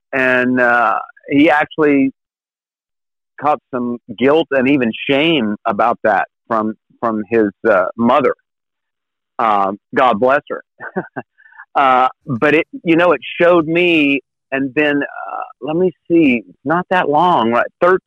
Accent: Glendale, West Virginia, United States; man, I'm from Glendale, West Virginia, which is the home of … by the way.

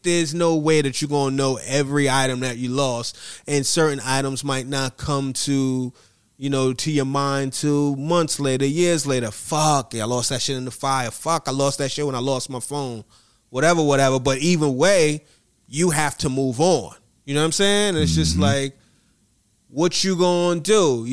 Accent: Atlanta, Georgia, United States; You from Budapest. I'm from Atlanta.

